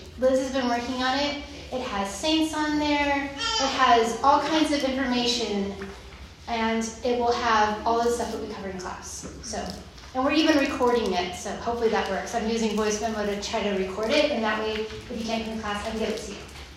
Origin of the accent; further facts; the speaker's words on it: Texas, United States; now in Utah, United States; I'm from Texas originally, so I came from a Church of Christ background, which is not very popular here in Utah, but in the South, very Bible Belt religion. But I've been here 16 years.